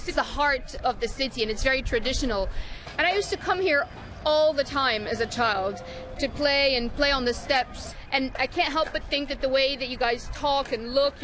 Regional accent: Alexandria, Alexandria Governorate, Egypt; Now, I was born and raised in Alexandria and I've never heard of the underground voice of Alexandria.

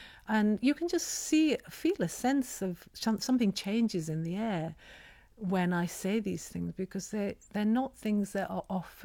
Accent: Pakistan; first language Urdu; English is a second language; Partly it's in Urdu. I'm an Urdu speaker. I'm from Pakistan.

